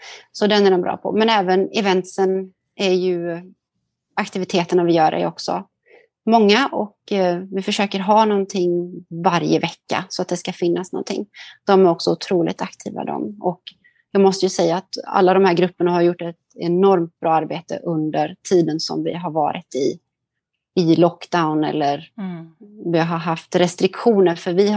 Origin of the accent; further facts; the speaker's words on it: Sweden; now in Singapore; människor hemma i Sverige